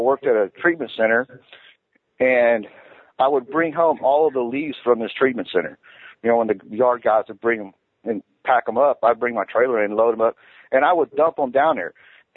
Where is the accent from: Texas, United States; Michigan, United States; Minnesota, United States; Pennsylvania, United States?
Texas, United States; Euless; born there; I was born in Useless, Texas. Okay. which AKA is also known as Euless.